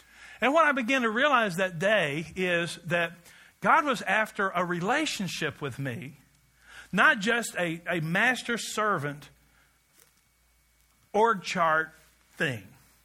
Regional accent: Glasgow, Scotland, United Kingdom; I was in Glasgow, and everyone there is my hometown.

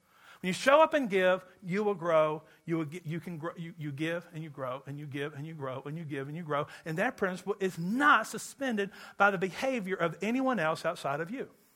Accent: Kentucky, United States; I'm from Kentucky where it is indeed a spiritual gift.

